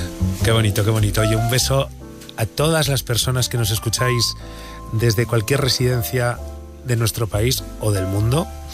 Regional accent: Burgos, Castile and León, Spain; Yo soy de Burgos.

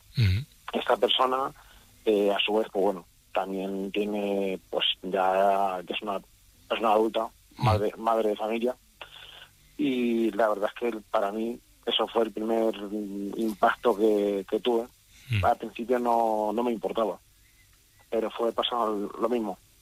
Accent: Madrid, Community of Madrid, Spain; yo soy un joven de Madrid, tengo 31 años.

